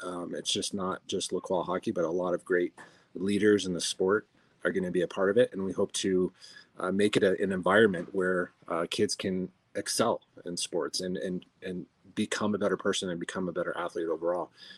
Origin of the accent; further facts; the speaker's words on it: Denver, Colorado, United States; I'm born and raised in Denver. I love Denver sports.